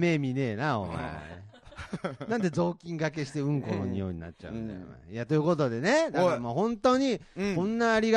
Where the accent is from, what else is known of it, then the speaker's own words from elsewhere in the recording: Nagoya, Aichi, Japan; accent: Nagoya dialect; 名古屋人なんでね